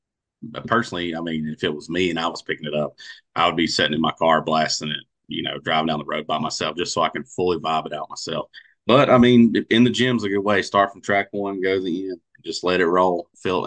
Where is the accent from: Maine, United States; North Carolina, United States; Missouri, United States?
North Carolina, United States; so we're from North Carolina and the producer is from Texas